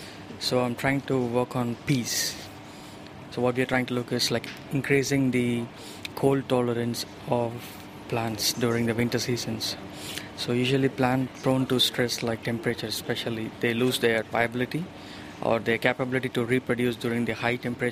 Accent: India; English is a second language; I'm from India.

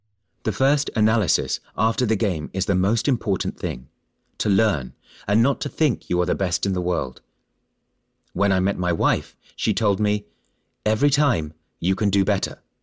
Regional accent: Timișoara, Timiș County, Romania; first language Hungarian; English is a second language; Of course, I knew Hungarian, which was my mother language, as Timișoara was originally part of Hungary, and Romanian.

